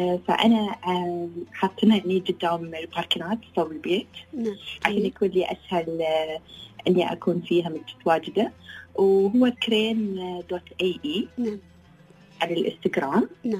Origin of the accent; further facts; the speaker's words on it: United Arab Emirates; أني كوني إماراتية واقفة في مشروعي